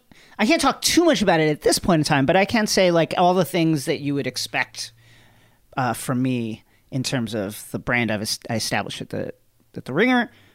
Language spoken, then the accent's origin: English; New York, United States; You know, he was my mayor. So that's, you know, I'm from New York, mm-hmm.